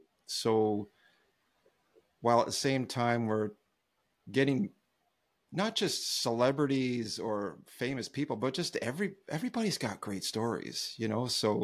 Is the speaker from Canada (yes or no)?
yes; Canada; we're Canadian, so obviously we're going to get along.